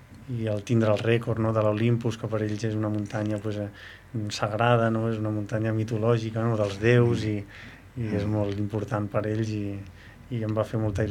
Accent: Estana, Catalonia, Spain; jo sóc d'Estanes, d'un poble d'allà, de la Cerdanya

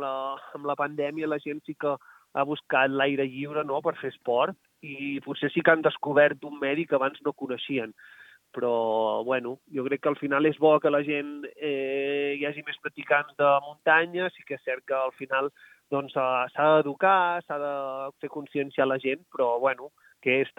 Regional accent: Sóller, Balearic Islands, Spain; estava al poble de Mallorca, d'on sóc jo, de Solla, que al final és la Serra de Tramuntana.

